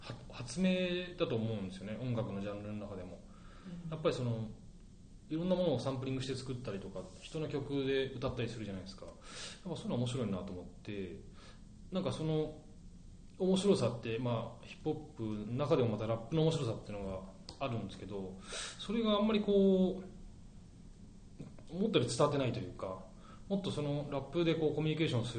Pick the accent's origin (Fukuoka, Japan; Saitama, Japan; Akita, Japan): Saitama, Japan; 自分がその埼玉県の田舎出身なんですけど、